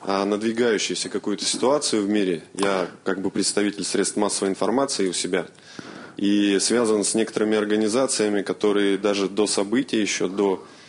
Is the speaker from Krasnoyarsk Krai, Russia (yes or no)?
no; Yaroslavl, Yaroslavl Oblast, Russia; Я из Ярославля.